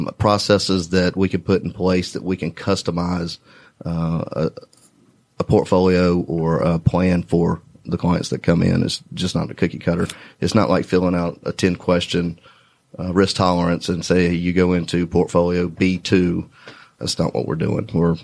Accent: Hamilton Mill, Georgia, United States; For the most part, I'm from Hamilton Mill, north of Georgia.

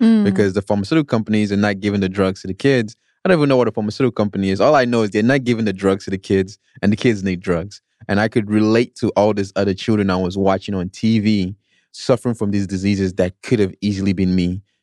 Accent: Nigeria; So this all started for me when I was 10 years old. Growing up in Nigeria, as you know.

